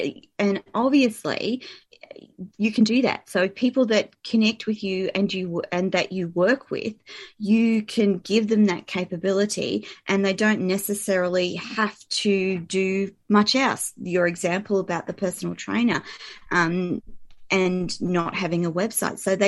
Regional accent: Australia; I'm an Aussie

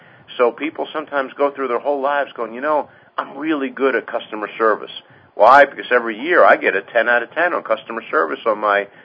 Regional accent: East Coast, United States; growing up on the East Coast, you experience all weathers

